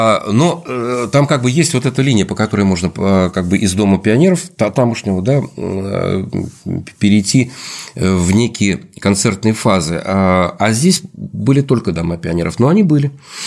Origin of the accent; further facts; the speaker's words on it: Moscow, Russia; Ну да, я же из Москвы